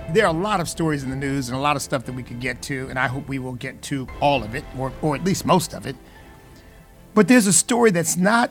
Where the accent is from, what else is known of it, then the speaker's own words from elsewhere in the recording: Virginia, United States; Had a great time traveling back to my home state of Virginia, the la-la land of our governor here.